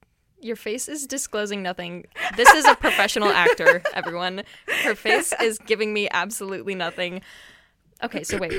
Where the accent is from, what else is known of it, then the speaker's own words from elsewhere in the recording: United States; I grew up moving around the States a lot. Tried to go up to Canada because I had a study permit.